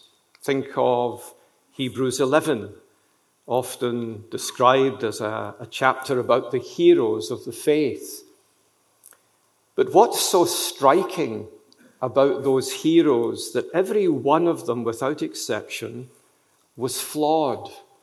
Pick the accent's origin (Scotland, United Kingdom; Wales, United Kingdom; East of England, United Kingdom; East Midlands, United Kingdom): Scotland, United Kingdom; accent: Scottish; Those of you who speak French far better than I do, it's French with a Scottish accent.